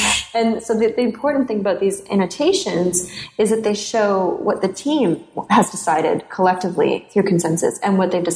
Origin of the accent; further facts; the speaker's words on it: Canada; And as a Canadian, I found it really hard to follow.